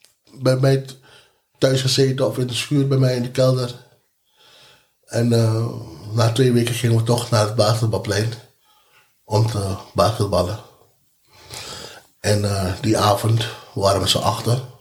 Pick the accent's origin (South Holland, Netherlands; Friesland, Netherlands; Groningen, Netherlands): South Holland, Netherlands; The Hague; De stad waar ik vandaan kom, Den Haag.